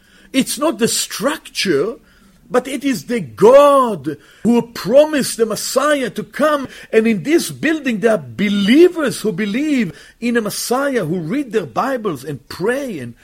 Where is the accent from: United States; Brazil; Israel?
Israel; now in Canada; years ago when I came to Canada from Israel, and I never in my life have entered into a church building.